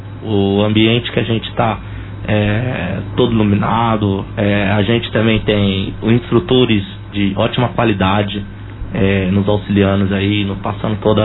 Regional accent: Barretos, São Paulo, Brazil; Eu sou de Barretos, prestei o concurso em Itaiaçu e sou aluno GCM de lá.

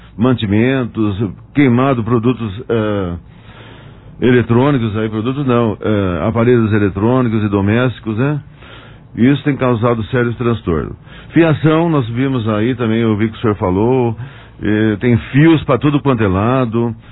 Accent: Fernando Prestes, São Paulo, Brazil; Eu também aproveito aqui para mandar um abraço para todos, minha terra natal, né?

